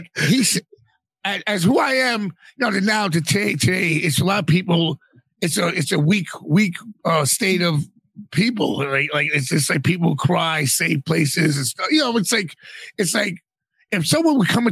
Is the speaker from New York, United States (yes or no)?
yes; Queens, New York, United States; he's from Brooklyn, I'm from Queens.